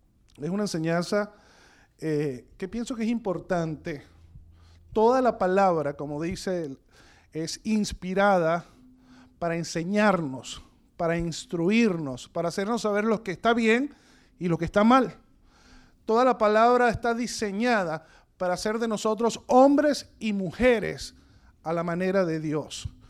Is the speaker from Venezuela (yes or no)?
yes; Venezuela; moved away; mi esposo y yo somos de Venezuela, tenemos aquí desde el 2004.